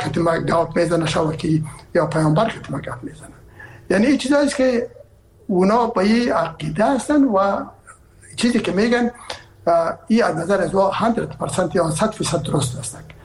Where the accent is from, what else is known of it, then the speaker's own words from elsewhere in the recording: Herat, Afghanistan; ما که هستم از هرات هستم و پدر مادر من هرات هستن